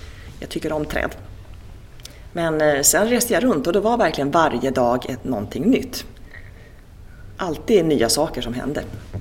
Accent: Solna, Stockholm County, Sweden; Ja, jag kommer från Solna.

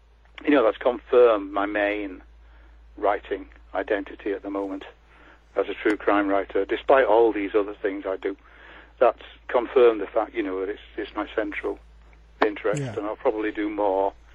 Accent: Leeds, Yorkshire and the Humber, United Kingdom; I come from Leeds, as I said, so, and I've worked in West Yorkshire

